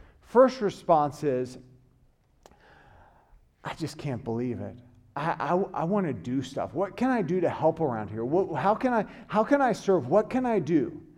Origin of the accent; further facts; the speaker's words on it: the South, United States; I grew up in the South. I grew up going to church.